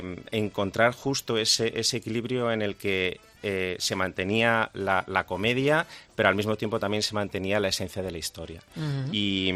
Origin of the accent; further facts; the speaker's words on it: Seville, Andalusia, Spain; por primera vez en Sevilla, yo que soy sevillano, para mí, aunque el acento no me delate